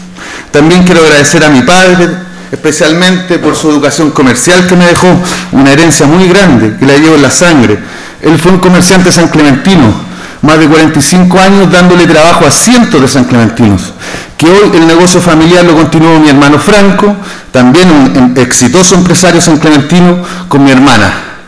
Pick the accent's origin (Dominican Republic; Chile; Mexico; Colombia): Chile; San Clemente, Maule; yo soy nacido y criado acá en San Clemente. Yo estudié en la escuela 21, escuela pública sanclementina, igual que todos mis hermanos.